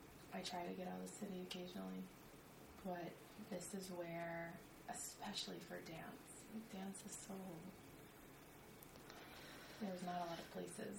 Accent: New Orleans, Louisiana, United States; now in New York, United States; I'm from New Orleans.

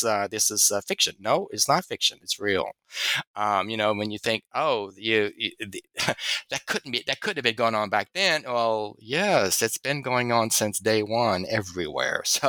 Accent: Louisiana, United States; And I'm from Louisiana.

